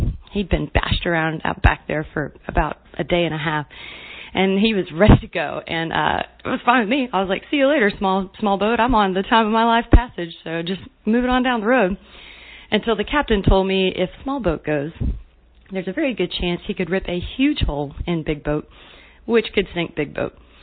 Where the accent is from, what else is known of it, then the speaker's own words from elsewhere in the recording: Alabama, United States; growing up in Alabama, I darn sure knew how to use a hacksaw.